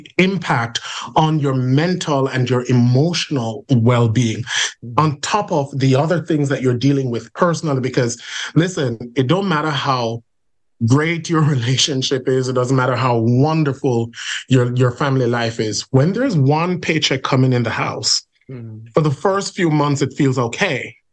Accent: Jamaica; But growing up in Jamaica, we didn't quite know how to frame those things.

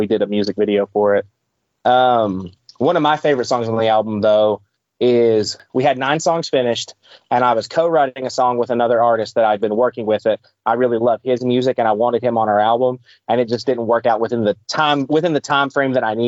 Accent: the South, United States; growing up in the South, I grew up so much with people saying, you know, you had to dress a certain way to go to church.

